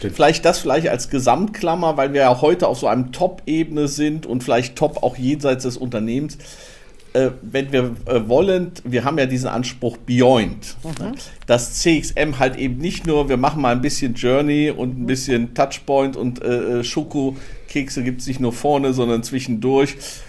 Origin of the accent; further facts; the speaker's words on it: North Rhine-Westphalia, Germany; Wir als Rheinländer sind ja stolz auf unseren Trierer Mitbürger